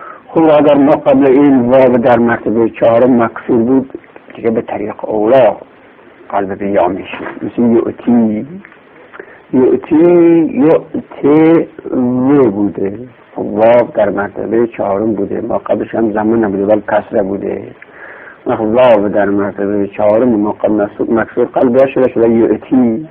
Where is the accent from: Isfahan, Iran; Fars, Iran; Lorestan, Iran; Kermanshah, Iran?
Lorestan, Iran; accent: Lorestani; ولی لهجه ما لرستانی ها مخصوصا در ترهان ما و عادی نوند ما هم چنین میگن